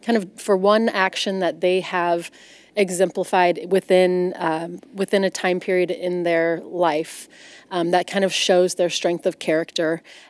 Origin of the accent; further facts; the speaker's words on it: Lee's Summit, Missouri, United States; I grew up in Lee Summit and graduated from Lee Summit High School in 2001. And then I moved away, went to college, moved to different locations, and was coming back.